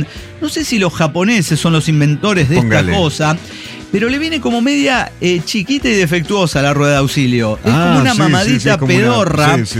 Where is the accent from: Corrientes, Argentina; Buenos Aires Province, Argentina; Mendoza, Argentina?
Mendoza, Argentina; San Rafael; born there; now in San Luis, Argentina; yo nací en San Rafael, Mendoza. Ahora estoy en San Luis, pero sí, por cuestiones de que me mudé de santo, nada más.